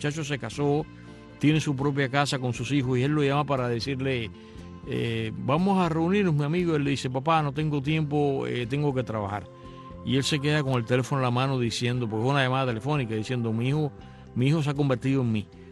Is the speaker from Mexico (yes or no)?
no; Cuba; Nosotros lo entendemos como cubanos